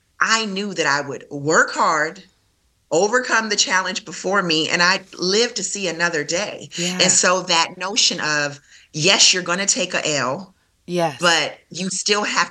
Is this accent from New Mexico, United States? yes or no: no; Toledo, Ohio, United States; So, as you mentioned … I'm born and raised in Toledo, Ohio.